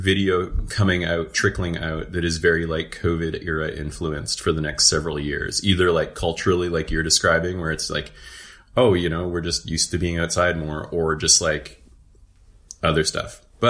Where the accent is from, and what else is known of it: Edmonton, Alberta, Canada; born or raised there; also born or lived in Saskatchewan